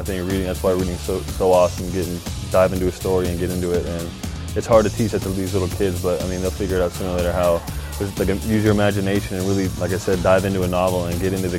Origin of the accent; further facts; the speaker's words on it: California, United States; I'm from Southern California, and we're here to reach you guys today.